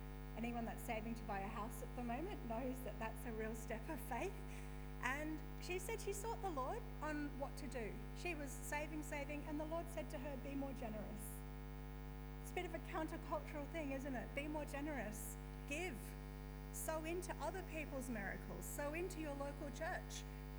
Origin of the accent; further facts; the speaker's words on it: Darwin, Northern Territory, Australia; I grew up in Darwin. It's quite a common thing in Darwin.